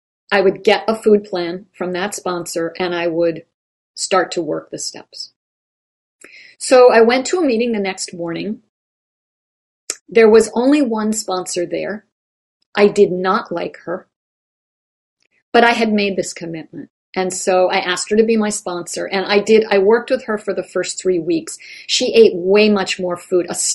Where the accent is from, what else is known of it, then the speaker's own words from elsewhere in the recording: New England, United States; now in North Carolina, United States; and I moved here from New England to North Carolina